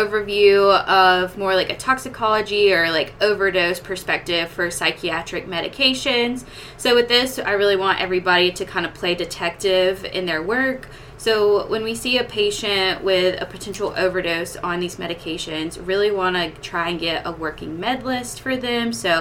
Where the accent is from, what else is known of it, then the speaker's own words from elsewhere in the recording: Georgia, United States; now in Louisville, United States; originally born and raised in Georgia, did PGY1 in Augusta, Georgia.